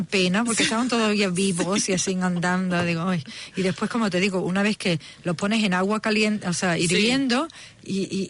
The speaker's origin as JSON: {"language": "Spanish", "country": "Spain", "said": "y fíjate que soy española"}